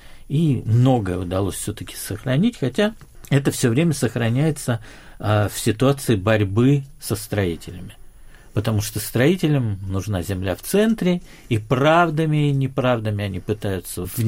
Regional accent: Tomsk, Siberia, Russia; я еврей, но я там ссыльный, да, для моих дедов. Томск был местом ссылки, я себя определяю как сайбериан

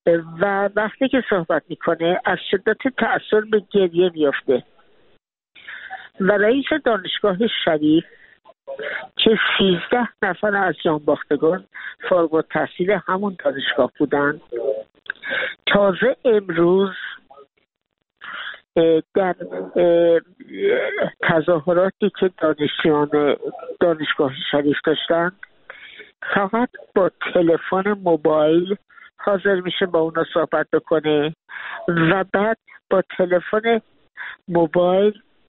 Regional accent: Iran; نه تنها غم‌انگیز بلکه شرمساری ما ایرانیان است. یعنی به عنوان یک ایرانی آدم خجالت میکشه.

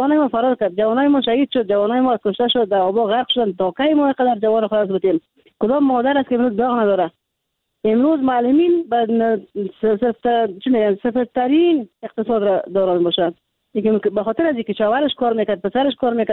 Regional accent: Kandahar, Afghanistan; در حالی که از قندهار هستم

